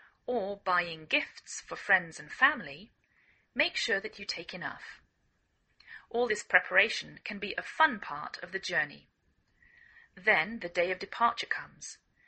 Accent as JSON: {"language": "English", "region": "England", "country": "United Kingdom", "lives_now": "United States"}